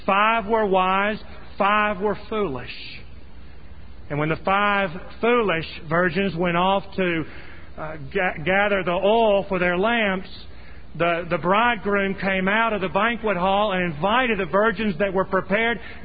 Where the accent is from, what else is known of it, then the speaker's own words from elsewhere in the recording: Southern United States, United States; as one Southerner to other Southerners